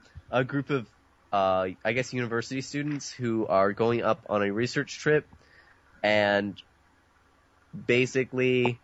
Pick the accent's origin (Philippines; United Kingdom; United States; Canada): Canada; Lindsay, Ontario; because I'm from Lindsay, I can sit there calling bullshit on all sorts of things that they say.